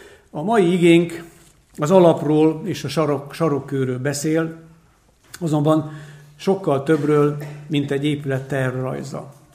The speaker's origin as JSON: {"language": "Hungarian", "town": "Karcag", "region": "Jász-Nagykun-Szolnok", "country": "Hungary", "moved": "as an adult", "lives_now": "Sámsonháza, Hungary", "said": "Én Karcagról származom, és ott égetett téglából raktak alapot, és abból arra vályokból építették fel a falat. Hogy elköltöztünk Sámsonházára, Karcagról a házasságkötésünk után"}